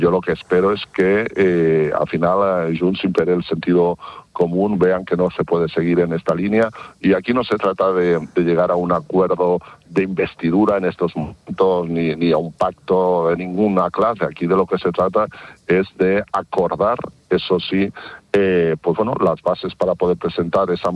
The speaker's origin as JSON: {"language": "Spanish", "region": "Catalonia", "country": "Spain", "said": "yo que soy catalán"}